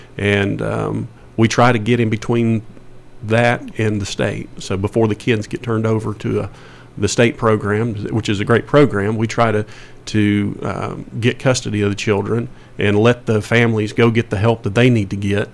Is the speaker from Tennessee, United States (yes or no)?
yes; Murfreesboro, Tennessee, United States; I grew up in Murfreesboro, so I was very familiar with the home.